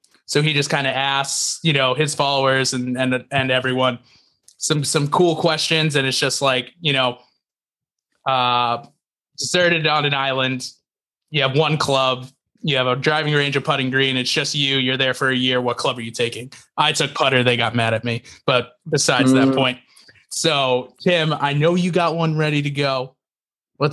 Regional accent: New England, United States; Oh yeah, we're all Patriot fans because we're from New England

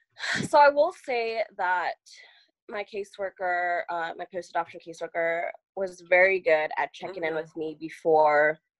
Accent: California, United States; also born or lived in Kenya; now in Texas, United States; So I was born in Kenya, lived there till I was 10, and then my bio family and I moved to the US in 2002, and we lived in California. And so that's where I lived up until 2015 when I moved to Texas.

